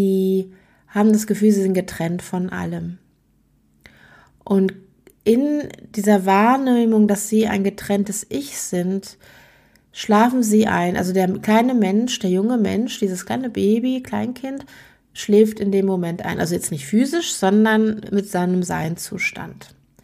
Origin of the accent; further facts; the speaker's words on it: Germany; now in Switzerland; ich bin Deutsche, die schon ewig in der Schweiz lebt.